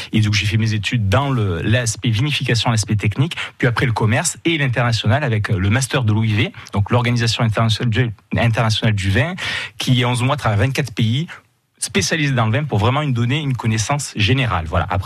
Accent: Rasteau, Provence-Alpes-Côte d'Azur, France; Alors, moi, en fait, je suis originaire de Rastaud, du Rastaud.

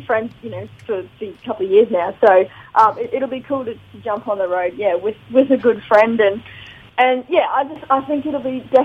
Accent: Mount Russell, New South Wales, Australia; living in Sydney now, so it's good to have that network of, you know, homegrown friends in the big city, because it's such a change from where I grew up in Mount Russell in Inverell.

